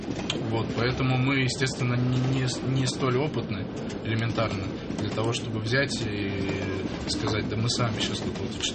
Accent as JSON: {"language": "Russian", "region": "Moscow", "country": "Russia", "tie": "born or raised there", "said": "Мы коренные москвичи."}